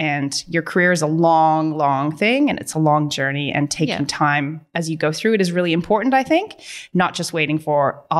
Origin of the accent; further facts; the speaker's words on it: Canada; moved away as an adult; now in Newcastle, Australia; So you can tell my accent. I'm Canadian. So I moved here in 2007. So my husband is a Novocastrian. So that's what brings me to Newcastle.